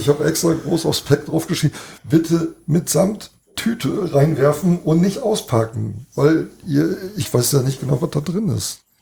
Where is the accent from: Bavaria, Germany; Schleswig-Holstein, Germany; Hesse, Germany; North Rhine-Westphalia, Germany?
Schleswig-Holstein, Germany; Ich komme ja aus Nordfriesland oben, also Nordfriesland mit E.